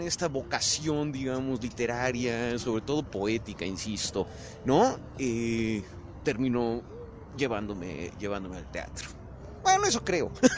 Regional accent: Mexico City, Mexico; Sí, soy chilanguísimo.

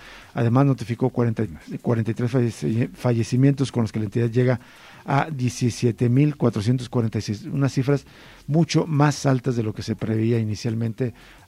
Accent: Guadalajara, Jalisco, Mexico; soy chiva, pero como tapatío quiero que le vaya bien al Atlas.

